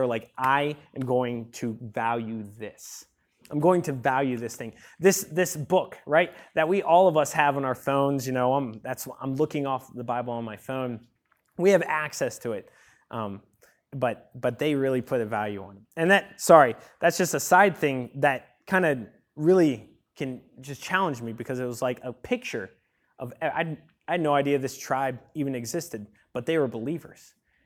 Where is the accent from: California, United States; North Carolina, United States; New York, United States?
North Carolina, United States; And then another person was like, hey, where are you guys from? We're from North Carolina.